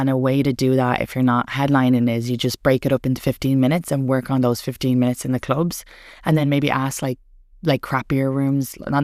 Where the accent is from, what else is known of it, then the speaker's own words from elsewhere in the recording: Ireland; moved away as an adult; now in United States; And I grew up in Ireland where we didn't have it as an option. I moved to the more progressive country, I thought.